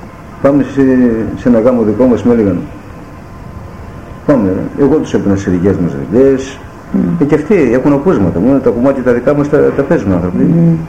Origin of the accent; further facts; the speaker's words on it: Eastern Macedonia and Thrace, Greece; εγώ είμαι Θρακιώτης, δεν πω. Αλλά το χωριό μου είναι μισό και μισό, Θρακιώτης ή Μικρασιάτης.